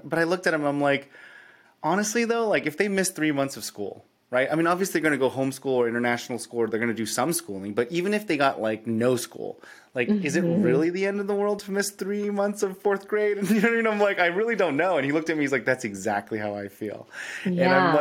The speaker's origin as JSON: {"language": "English", "region": "California", "country": "United States", "tie": "born or raised there", "said": "Amy's from the Bay. So we're both born and raised in the Bay."}